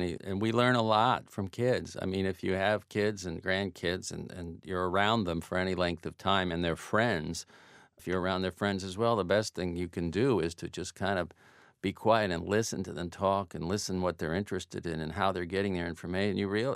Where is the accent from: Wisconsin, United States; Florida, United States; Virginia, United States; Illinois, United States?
Florida, United States; Fort Lauderdale; Yeah, I mean, I was born in Lauderdale. I grew up west of the city, but I mean, we did our pilgrimage to the beach